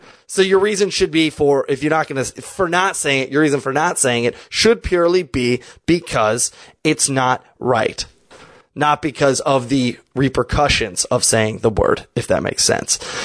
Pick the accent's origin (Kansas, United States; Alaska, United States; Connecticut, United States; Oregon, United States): Kansas, United States; Kansas City; I'm from that area. I'm from Kansas City. I'm on the Kansas side, but I grew up on State Line